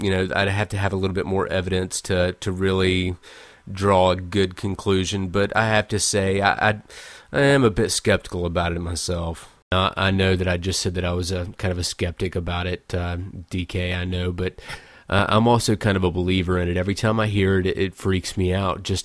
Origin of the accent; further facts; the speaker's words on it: Fort Worth, Texas, United States; Fort Worth, Texas, which is right here, in my hometown.